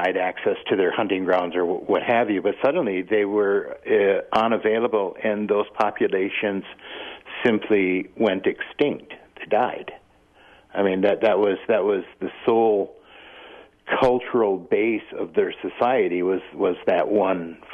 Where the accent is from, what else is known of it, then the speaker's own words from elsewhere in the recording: Menominee, Michigan, United States; We're from Menominee, Michigan. Actually, we can identify the spot where our tribe began, where it started